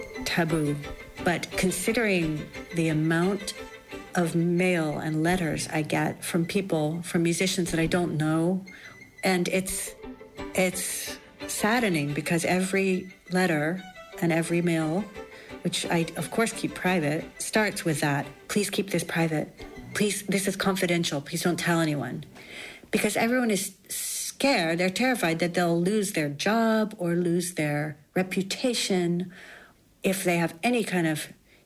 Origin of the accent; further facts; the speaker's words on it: Charlottesville, Virginia, United States; I play the violin. I'm from Charlottesville, Virginia.